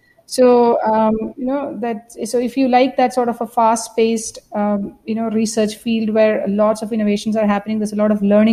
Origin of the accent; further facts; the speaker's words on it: Kerala, India; I'm from Kerala, so most of us grew up learning some sort of art.